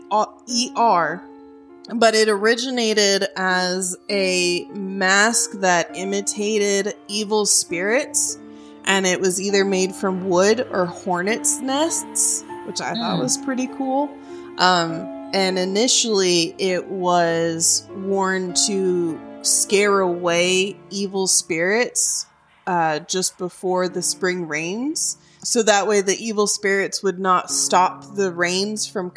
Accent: West Coast, United States; I'm from the West Coast and we say Appalachian.

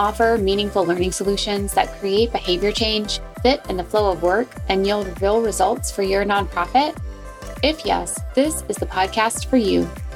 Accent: the South, United States; now in Chicago, United States; I was raised in the South and he was raised in the Midwest.

